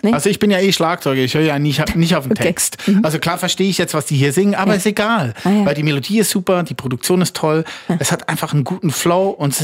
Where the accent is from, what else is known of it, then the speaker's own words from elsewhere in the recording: Lucerne, Switzerland; ich bin aus Luzern und wir reden anders und ich möchte hier nicht Berndeutsch imitieren, weil ich kann es nicht.